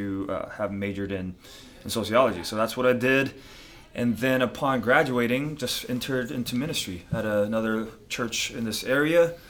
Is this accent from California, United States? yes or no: yes; Los Angeles, California, United States; Well, I was born in Los Angeles. My parents are from South Korea, immigrated here in the late 70s. And pretty much grew up in Southern California my entire life.